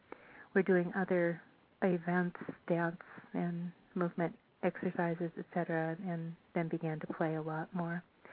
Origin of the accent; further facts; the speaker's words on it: Berkeley, California, United States; in my hometown in Berkeley